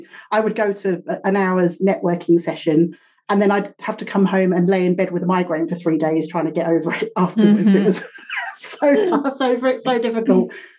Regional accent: United Kingdom; now in Canada; I'm based in BC, but I am not from here originally, as you can probably tell by my accent. I've lived in Canada for the last 5 years, but I'm from the UK originally.

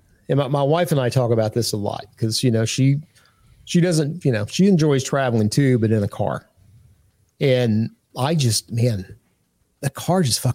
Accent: Tyler, Texas, United States; I'm from Tyler, Texas.

